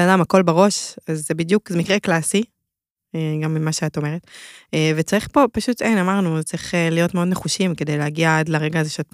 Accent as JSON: {"language": "Hebrew", "town": "Hadera", "region": "Haifa District", "country": "Israel", "said": "אני באה מחדרה"}